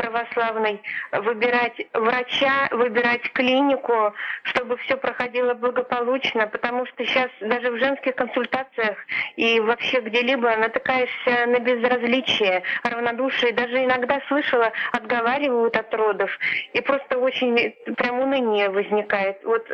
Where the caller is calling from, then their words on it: Saint Petersburg, Russia; я из Санкт-Петербурга звоню. Вот я сейчас нахожусь в положении